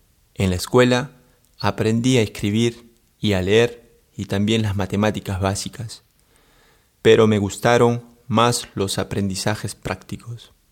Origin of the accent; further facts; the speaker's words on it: Lima, Peru; now in Zürich, Switzerland; Nací en Lima, Perú. Vivía con mis padres, 2 hermanas, un hermano y una tía.